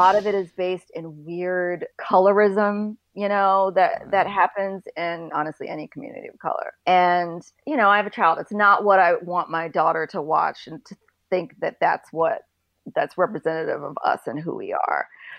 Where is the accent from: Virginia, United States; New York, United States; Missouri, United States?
Virginia, United States; I'm from Northern Virginia. And when the Clintons were inaugurated, it was in 92. And I went and my family went and watched.